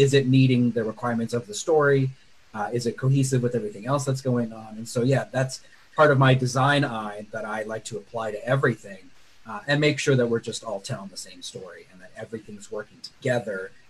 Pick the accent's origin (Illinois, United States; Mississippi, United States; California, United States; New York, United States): California, United States; also born or lived in Oregon; Yeah, so I was raised in California, went to Oregon for high school, and then back to California for college